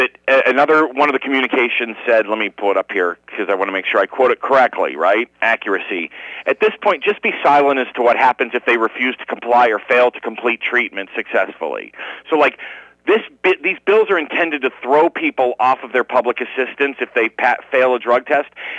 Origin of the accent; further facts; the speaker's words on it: Pittsburgh, Pennsylvania, United States; I'm personally outraged because I'm from Pittsburgh, and, like, my old man was a steel worker